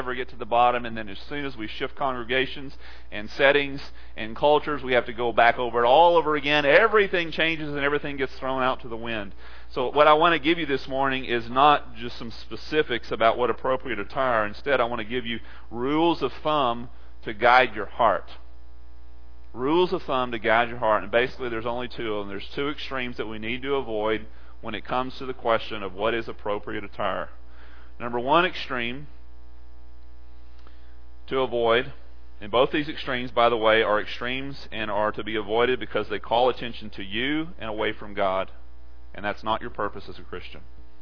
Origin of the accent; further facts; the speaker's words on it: Texas, United States; I grew up in East Texas, very far south and east, about as far south and east as you can get. 5 miles from the border of Louisiana, 10 miles or 15 miles from the coast of the Gulf of Mexico.